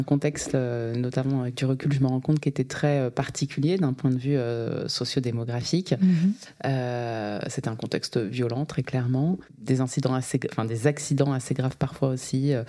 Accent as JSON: {"language": "French", "town": "Bondy", "region": "Île-de-France", "country": "France", "tie": "born or raised there", "said": "je suis mariée, j'ai deux enfants de 4 et presque 10 ans. Je viens de Bondy et j'ai grandi, j'ai fait toute ma scolarité dans ce contexte."}